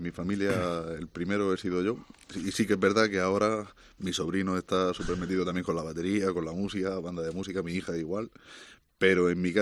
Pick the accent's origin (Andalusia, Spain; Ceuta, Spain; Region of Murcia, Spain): Region of Murcia, Spain; Abarán; Porque yo soy de Abarán